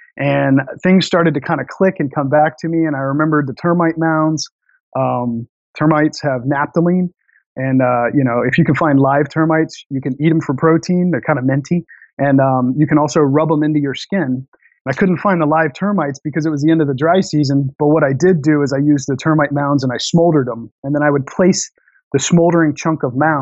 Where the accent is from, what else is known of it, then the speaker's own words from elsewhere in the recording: Florida, United States; I'm from Florida, you know, so the mosquitoes, I'm not going to say I'm used to it.